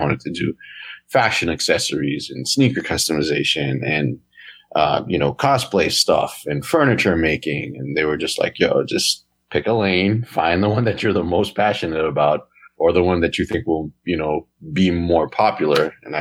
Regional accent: Haiti; So I grew up in Haiti, and we have Carnival over there, which is like a three-day, you know, celebration, parties and costumes and stuff like that.

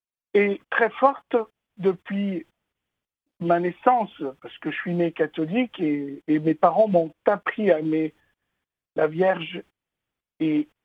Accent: Lebanon; now in France; Donc je suis Libanais d'origine, vous l'aurez deviné, maronite de rite, et catholique de pratique latine. Je suis en France depuis bientôt 35 ans.

